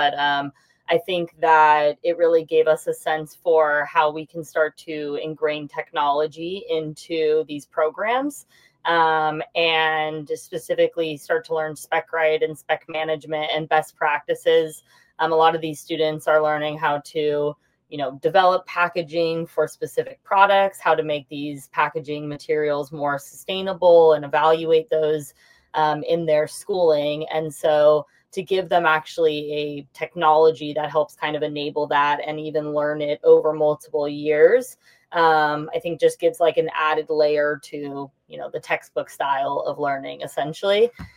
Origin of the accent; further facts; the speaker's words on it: San Diego, California, United States; now in New York, United States; I'm originally from San Diego and now it was kind of in near headquarters, went to New York over the last few years, and then I will be jumping over to the pond